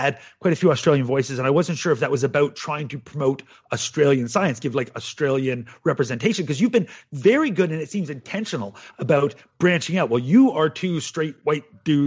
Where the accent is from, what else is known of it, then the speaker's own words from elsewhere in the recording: Canada; First of all, it's a boat. Learn to speak Canadian.